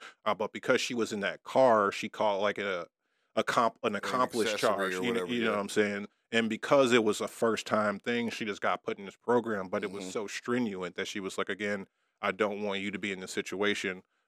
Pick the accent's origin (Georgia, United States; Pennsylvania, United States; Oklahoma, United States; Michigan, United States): Michigan, United States; Inkster; just growing up in Inkster in Detroit